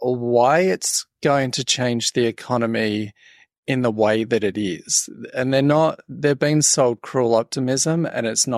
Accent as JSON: {"language": "English", "country": "Australia", "said": "Yeah, I'm originally from Australia, as people will be trying to work out from the accent."}